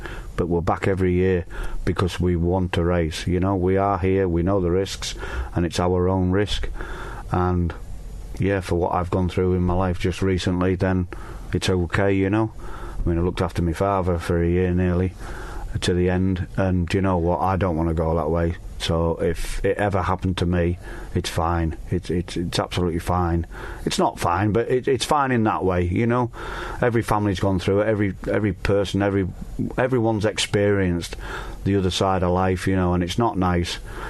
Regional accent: Yorkshire and the Humber, United Kingdom; I'm just a Yorkshireman, and that's how it is.

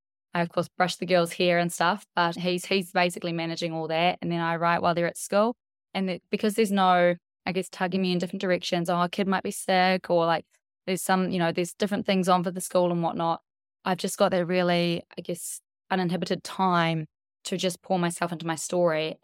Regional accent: New Zealand; moved away as an adult; now in Australia; I am originally from New Zealand. That's where I was born. And when I was about 19, I moved across to Australia and met my husband and had three kids. And now I live over there

